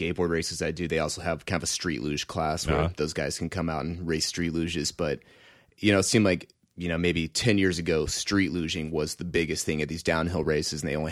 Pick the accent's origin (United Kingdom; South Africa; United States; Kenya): United States; Texas; now in Portland, United States; I grew up in Texas, so I was, you know, skating behind strip malls, all in down sets of stairs. And I moved to Portland about 8-9 years ago